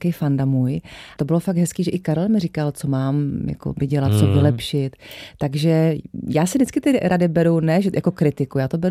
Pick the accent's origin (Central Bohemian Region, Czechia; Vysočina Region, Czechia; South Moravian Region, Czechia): Central Bohemian Region, Czechia; Votice; a říkala jsem … já jsem z Votic a miluju Semafor.